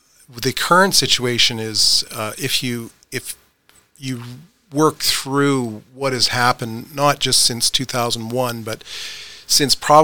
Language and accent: English; Prince George, British Columbia, Canada; now in Creston, Canada; I was raised in Prince George in a mostly atheist home, and moved to Creston in 1987, and moved away from the Kootenays in 1994